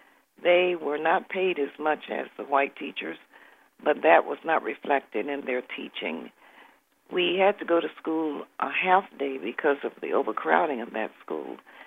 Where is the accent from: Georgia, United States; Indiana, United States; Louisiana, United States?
Georgia, United States; Atlanta; Well, I grew up in segregated Atlanta, and at an early age, I was very aware that there were too many restrictions in terms of black people being made second-class citizens